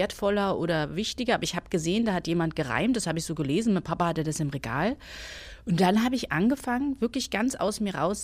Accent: Munich, Bavaria, Germany; bei uns in der Clique in Großhadern, wo ich groß geworden bin

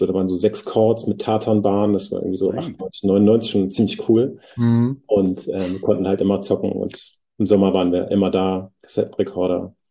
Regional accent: Bad Honnef, North Rhine-Westphalia, Germany; also born or lived in Bonn; ich bin in Bonn geboren und ein bisschen weiter südlich aufgewachsen, im wunderschönen Bad Honnef. Ein kleines Städtchen. 30.000 Leute ist jetzt nicht besonders groß

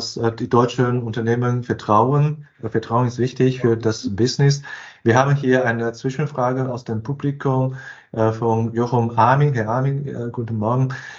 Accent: China; Auch das sage ich mal auch als Chinese.

